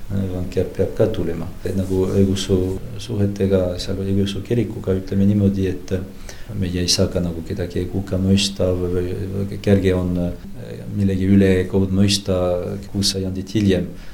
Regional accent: France; Estonian is a second language; see piirkond, kus ma olen pärit, see on nüüd Prantsusmaal, kus on rohkem kalviniste, need reformeeritud kristlasi.

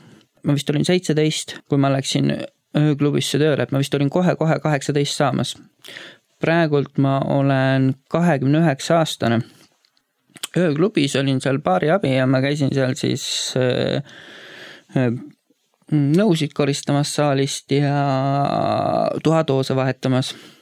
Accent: Tallinn, Harju County, Estonia; Ma tulen Tallinnast, olen üles kasvanud Kadriorus ja elanud tavalist elu.

